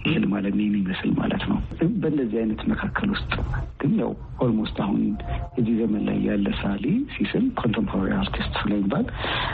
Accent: Addis Ababa, Ethiopia; እንዳጋጣሚ ኮተቤ አካባቢ ስለነበርኩ የኮሌጅ ተማሪዎች ሊመጡ ይችላል ጠላም አለ እዛ ውስጥ ነው ያደኩት ለረጅም ጊዜ።

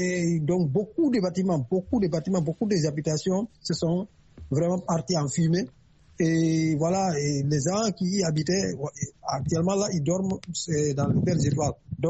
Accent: Guinea; je connais très bien cet endroit, car je suis un Guinéen aussi. Et j'ai vécu dans ce pays, et puis aussi, mon lycée était tout près de ce dépôt de ce carburant-là.

